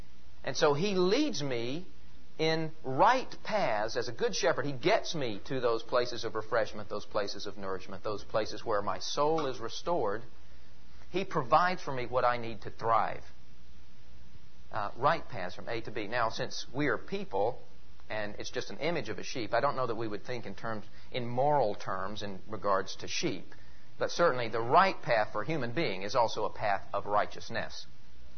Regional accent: Tennessee, United States; I think when I was growing up in Tennessee, there was a singer named

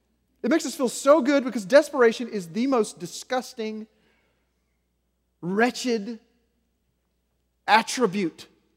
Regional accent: Arkansas, United States; Like, yeah, of course I have faith in Jesus. I'm from Arkansas, right?

